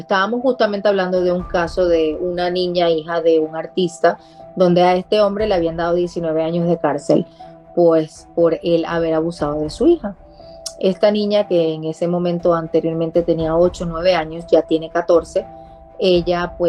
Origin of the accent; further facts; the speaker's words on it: Puerto Rico; yo nací y me crié en Puerto Rico, donde mi primer idioma es el español. El español lo hablo todos los días